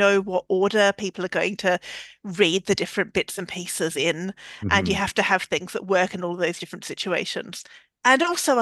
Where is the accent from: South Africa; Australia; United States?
Australia; now in London, United Kingdom; although I live in London and have done for 15 years, I'm Australian and I grew up in Australia